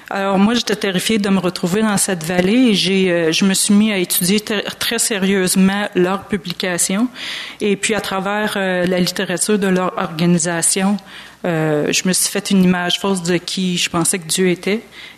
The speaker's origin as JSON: {"language": "French", "town": "Montreal", "region": "Quebec", "country": "Canada", "tie": "born or raised there", "also_born_or_lived": "South Shore", "said": "Je suis originaire de Montréal, où j'ai vécu jusqu'à l'âge de 12 ans, et par la suite, majoritairement, sur la rive sud."}